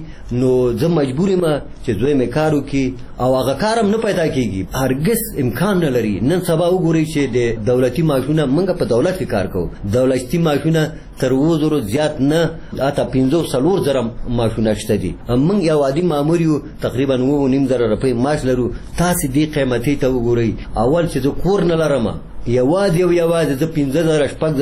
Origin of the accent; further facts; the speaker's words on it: Jalalabad, Nangarhar, Afghanistan; زه د جلال آباد اوسیدونکی یم.